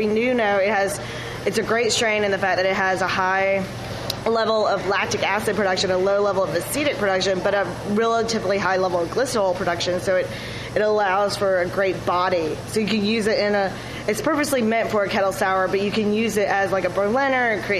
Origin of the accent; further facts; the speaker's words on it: Florida, United States; I'm originally from Florida